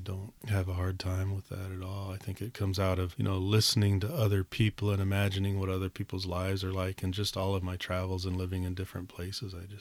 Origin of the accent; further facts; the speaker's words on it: United States; I mean, I grew up in America, but it remains to me one of the most exotic places in the world.